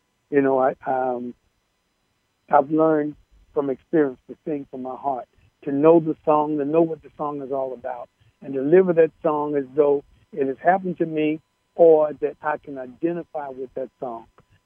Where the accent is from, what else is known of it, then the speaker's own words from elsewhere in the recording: Henderson, North Carolina, United States; I'm from Henderson, North Carolina.